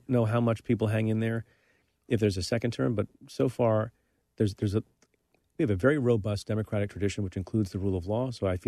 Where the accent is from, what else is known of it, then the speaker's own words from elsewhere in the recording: India; now in United States; I'm an immigrant from India.